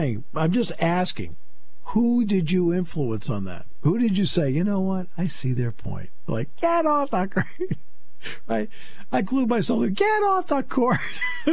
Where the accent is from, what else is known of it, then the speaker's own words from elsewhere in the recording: Connecticut, United States; I grew up in Connecticut.